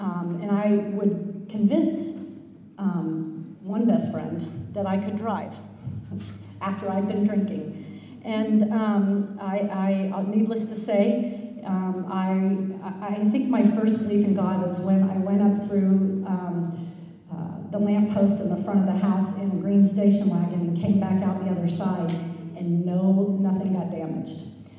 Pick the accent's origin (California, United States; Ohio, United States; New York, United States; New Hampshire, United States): Ohio, United States; Cincinnati; And I grew up in Cincinnati, Ohio, which not that exciting.